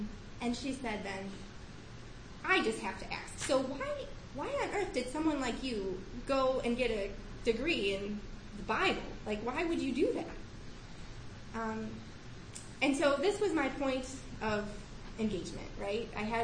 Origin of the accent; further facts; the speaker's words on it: Cleveland, Ohio, United States; We're from Cleveland, so we've just stayed together.